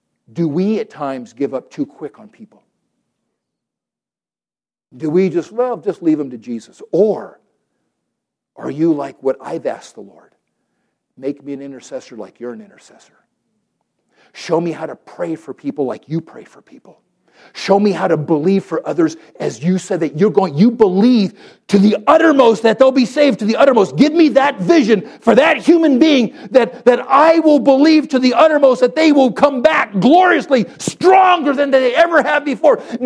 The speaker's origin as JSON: {"language": "English", "country": "Puerto Rico", "tie": "born or raised there", "said": "Growing up in Puerto Rico, we had a horse."}